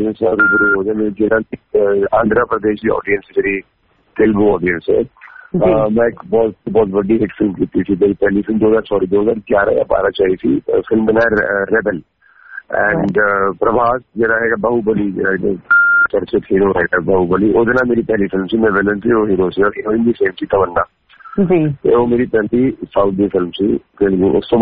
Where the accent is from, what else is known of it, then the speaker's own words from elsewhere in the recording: Chandigarh, India; ਮੈਂ ਚੰਡੀਗੜ੍ਹ ਤੋਂ ਆਇਆ।